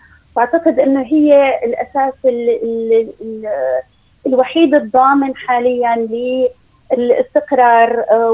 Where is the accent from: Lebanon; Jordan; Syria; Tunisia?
Syria; كسوريين عاشوا الويلات، وخصوصا بالسنوات الأخيرة، سنوات 14 الأخيرة بعد انطلاق الثورة